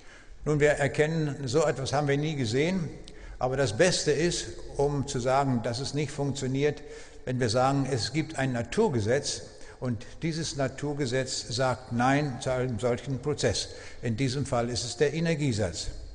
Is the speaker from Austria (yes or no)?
no; Braunschweig, Lower Saxony, Germany; Ich komme aus Braunschweig.